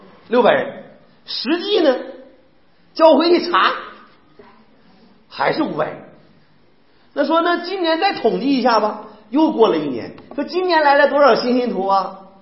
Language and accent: Chinese; Northeast China, China; accent: Northeast Chinese; 就用咱们东北话讲，白痴笨蛋。